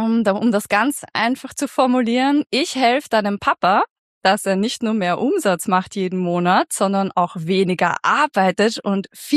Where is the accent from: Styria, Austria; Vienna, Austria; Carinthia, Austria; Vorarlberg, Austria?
Vienna, Austria; Also ich bin tatsächlich wirklich eine echte Wienerin. Findet man gar nicht so oft. Und ich bin in Wien geboren.